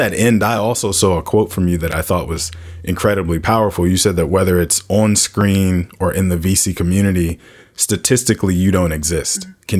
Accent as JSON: {"language": "English", "town": "Washington", "region": "District of Columbia", "country": "United States", "tie": "born or raised there", "said": "Yeah, having grown up in the DC area and seeing all of the change that's happening around us"}